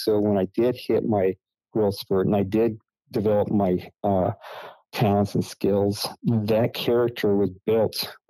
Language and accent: English; North Dakota, United States; I grew up in North Dakota. North Dakota is cold. It's like snows 9 months out of the year.